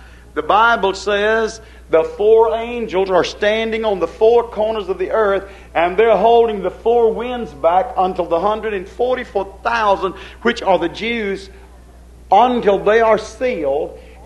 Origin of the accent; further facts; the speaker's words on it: United States; That's true. I'm an American. I'm here in America.